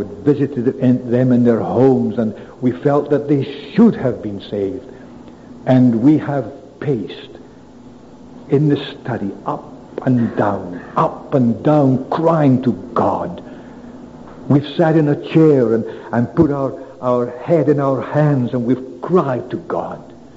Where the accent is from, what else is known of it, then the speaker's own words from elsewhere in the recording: Scotland, United Kingdom; Being a Scot at this time, I couldn't pass without mentioning David Livingstone